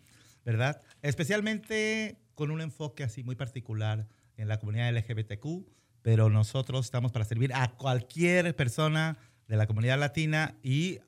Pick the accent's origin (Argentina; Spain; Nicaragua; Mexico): Mexico; los mexicanos, entre el grupo de los latinos, somos los que tenemos el más alto riesgo de desarrollar diabetes